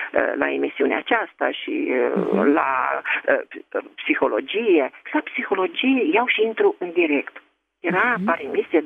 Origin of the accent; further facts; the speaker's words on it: Tulcea, Tulcea County, Romania; din Tulcea.